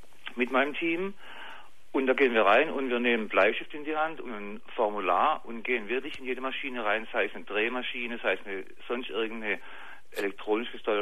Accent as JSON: {"language": "German", "region": "Baden-Württemberg", "country": "Germany", "moved": "yes", "said": "Ich bin Schwabe, wie du hörst."}